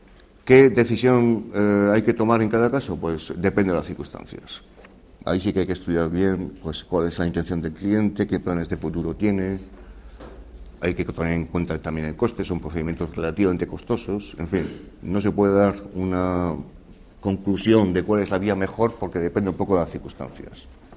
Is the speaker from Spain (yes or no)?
yes; Spain; lo digo sinceramente y lo lamento como español, me da vergüenza.